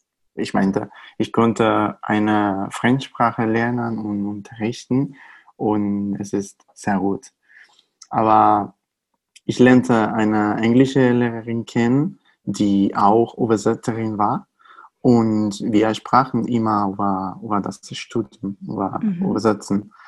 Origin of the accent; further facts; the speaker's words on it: Spain; German is a second language; Es gibt Fachwörter im Spanischen, das ich selbst als Spanier nicht kenne.